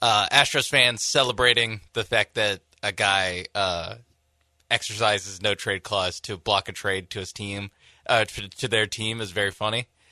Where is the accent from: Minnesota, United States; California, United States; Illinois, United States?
California, United States; I think it's a I'm from Southern California thing.